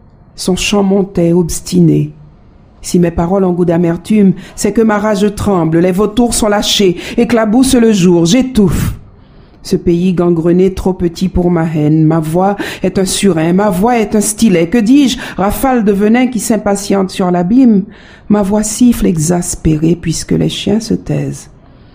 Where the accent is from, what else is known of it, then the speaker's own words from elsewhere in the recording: Haiti; moved away; j'ai quitté Haïti, je suis venue à l'école ici